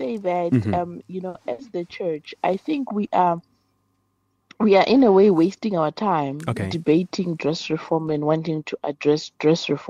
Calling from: Thailand; I'm fine. I'm calling from Thailand. It's past midnight.

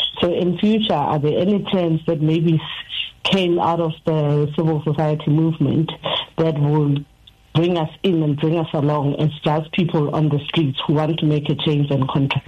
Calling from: Durban, KwaZulu-Natal, South Africa; I am calling you from Durban.

